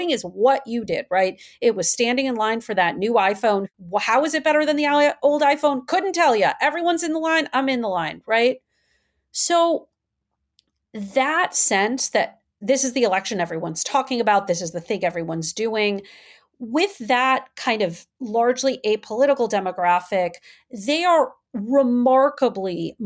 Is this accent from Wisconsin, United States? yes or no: yes; Wisconsin, United States; you know, Wisconsin, my home state where I grew up, we won and lost on a margin of 0.7% and 1% respectively.